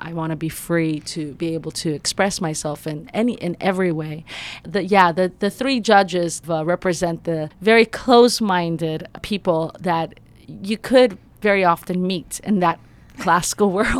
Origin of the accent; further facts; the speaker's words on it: Greece; also born or lived in Los Angeles, United States; And my dad, I come from Greece.